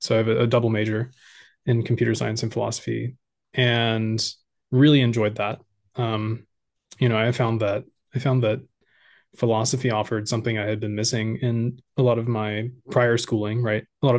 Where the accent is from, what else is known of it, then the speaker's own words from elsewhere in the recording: Charlotte, North Carolina, United States; but I was raised here in Charlotte. I live in Charlotte, so North Carolina. I'm North Carolinian, and lived here my whole life.